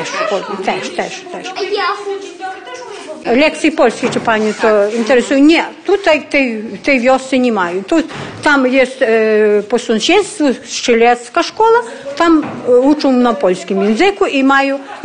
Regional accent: Dobromyl, Lviv Oblast, Ukraine; moved away; żyję tutaj kupę lat już, bo sama jestem, stąd nie jestem rodem, po prostu... A ja z Dobromila aż w tę stronę tam, Dobromila. I tutaj wyszłam za mąż i tak żyję wśród tych ludzi

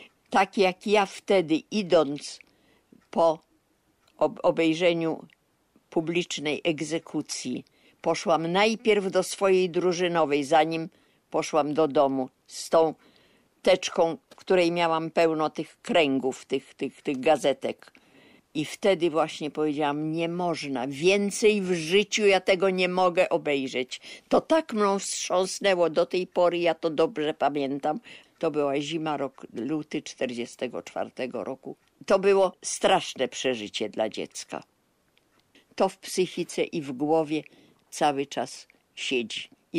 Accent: Warsaw, Masovian Voivodeship, Poland; ja też z Warszawy, to wiemy jak było w Warszawie

